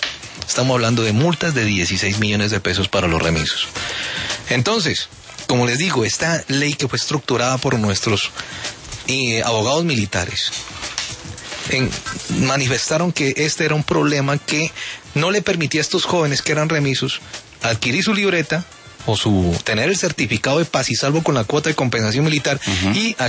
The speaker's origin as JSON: {"language": "Spanish", "town": "Pasto", "region": "Nariño", "country": "Colombia", "lives_now": "Bogotá, Colombia", "said": "yo soy pastucito, entonces yo soy pastuso, ¿no?"}